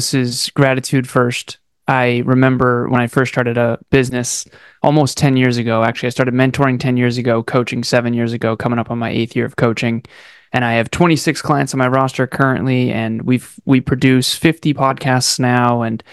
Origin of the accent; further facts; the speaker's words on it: Massachusetts, United States; born there; I was born in Massachusetts, which the U.S. is the largest economy in the world by far.